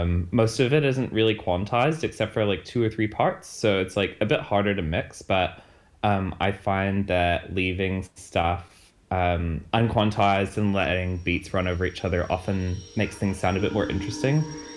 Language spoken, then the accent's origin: English; New Zealand; now in Melbourne, Australia; I'm also a New Zealander living in Melbourne.